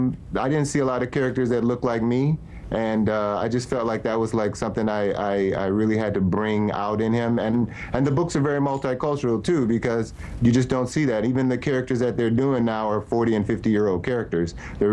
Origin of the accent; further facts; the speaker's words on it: Cleveland, Ohio, United States; My dad, I'm from Cleveland, Ohio, and my dad came home on the weekends because he lived out of town